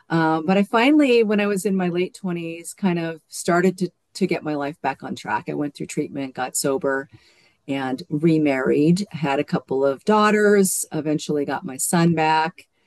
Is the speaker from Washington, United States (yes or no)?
yes; Washington, United States; Well, I grew up in Washington State mostly. My dad was in the military.